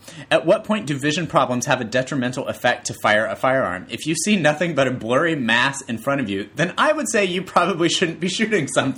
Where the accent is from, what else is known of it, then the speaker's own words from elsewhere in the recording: Iowa, United States; I'm from Iowa.